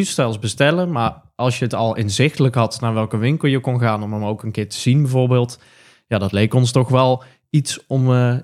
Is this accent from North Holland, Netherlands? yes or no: no; Mierlo, North Brabant, Netherlands; now in Breda, Netherlands; Ik ben 24 jaar. Ik kom origineel uit Mierlo. Dat ligt tussen Eindhoven en Helmond.